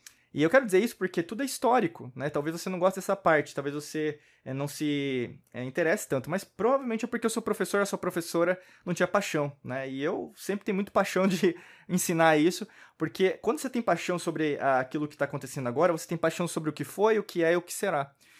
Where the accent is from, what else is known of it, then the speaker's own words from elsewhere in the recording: Brazil; Eu sou brasileiro, nasci brasileiro nessa existência. Então basicamente eu tenho uma raiz latina.